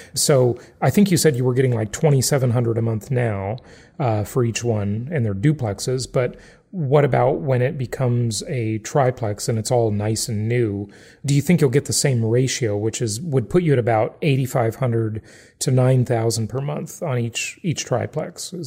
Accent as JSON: {"language": "English", "town": "Los Angeles", "region": "California", "country": "United States", "tie": "born or raised there", "said": "the LA market's been crazy, and I grew up in Los Angeles."}